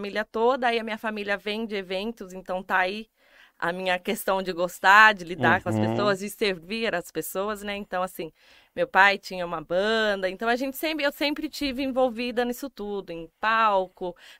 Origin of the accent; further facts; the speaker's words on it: São Paulo, Brazil; born there; Então, gente, eu sou paulista mesmo, nasci lá...